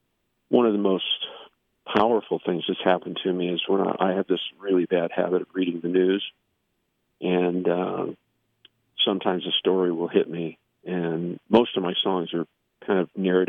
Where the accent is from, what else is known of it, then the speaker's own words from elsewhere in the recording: California, United States; also born or lived in Texas; I was actually born in Texas, but I was raised in California. And so there's a little bit of that Texas boy that creeps in every now and then.